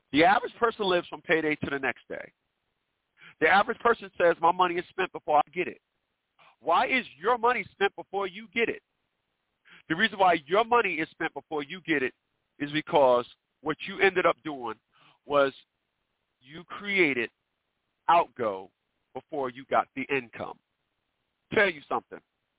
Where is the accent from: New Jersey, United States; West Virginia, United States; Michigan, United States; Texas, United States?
New Jersey, United States; Newark; I'm from Newark, New Jersey.